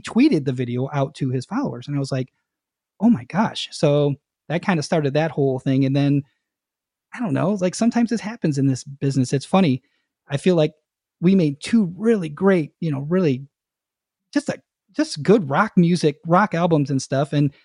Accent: Detroit, Michigan, United States; and then around here, I'm from Detroit, and, you know, just around the city, things kind of started to happen.

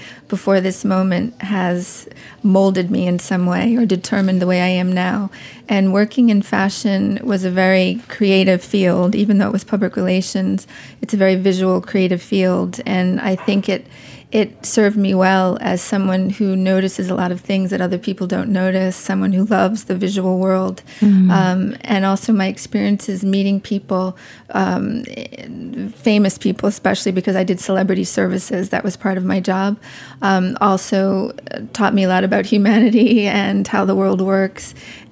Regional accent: New York City, New York, United States; But technically, I'm from New York City.

